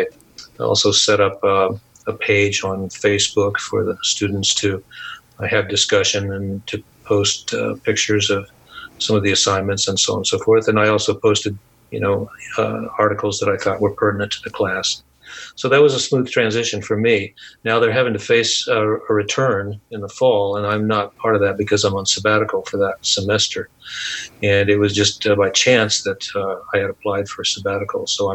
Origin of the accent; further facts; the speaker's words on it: Mays, Kansas, United States; also born or lived in Wichita; I was born in Wichita, Kansas, and I was raised in a small town called Mays, Kansas, which was an agro-industrial town.